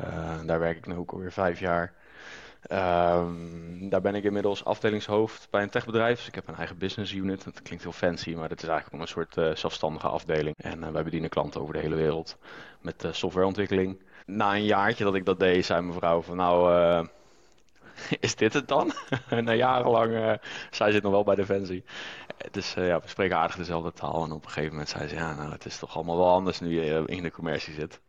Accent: Gouda, South Holland, Netherlands; Ja, ben hier ook weer 7 jaar woon ik hier nu alweer. Ik kom eigenlijk uit de Randstad, uit Gouda.

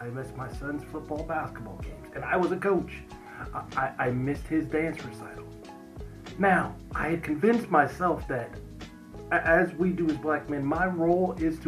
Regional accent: Dallas, Texas, United States; also born or lived in Louisiana; now in San Francisco, United States; currently reside in San Francisco Bay Area, but I grew up down south, and I don't mean Southern California. I was born in Louisiana, and I grew up in Dallas, and then later moved out to California because my dad was military

